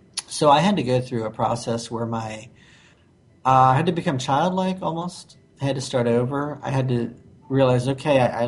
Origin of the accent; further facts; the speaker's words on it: California, United States; I'm from California.